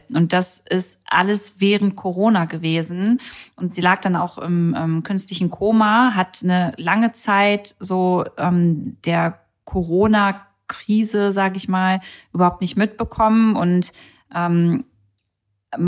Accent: Braunschweig, Lower Saxony, Germany; Also wir kommen beide aus Braunschweig

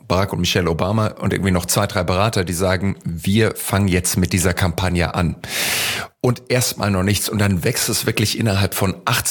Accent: Heidelberg, Baden-Württemberg, Germany; Ich bin in Heidelberg aufgewachsen, wo die Amerikaner jahrzehntelang ihr Hauptquartier hatten. Insofern, ich bin mit einer unheimlich starken amerikanischen Truppenpräsenz in Heidelberg auch eben aufgewachsen

